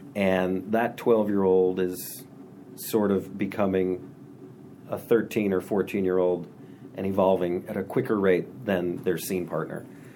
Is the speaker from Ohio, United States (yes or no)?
no; Nashville, Tennessee, United States; Because when I was doing this stuff growing up in Nashville, there was none of that.